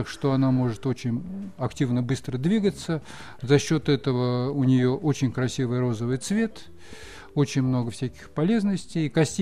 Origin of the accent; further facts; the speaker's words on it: Moscow, Russia; Дело в том, что вообще-то мы москвичи, люди достаточно далекие от сельского хозяйства